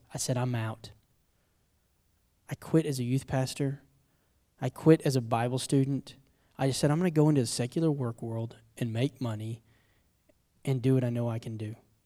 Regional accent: Choctaw, Oklahoma, United States; now in Fort Worth, United States; and I grew up here in Oklahoma, so I'm an Okie too, okay? So I'm not a native Fort Worthian. What is that? Is that right? I don't know. Not from Cowtown. I'm from Choctaw, Oklahoma.

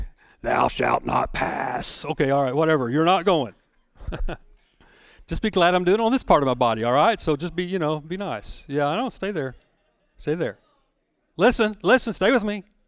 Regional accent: Oklahoma, United States; Now, I grew up in Southwest Oklahoma

